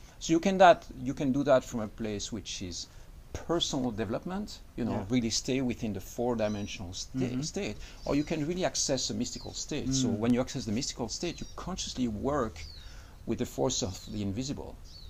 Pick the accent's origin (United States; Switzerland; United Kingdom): Switzerland; English is a second language; Yeah, so I come from Switzerland.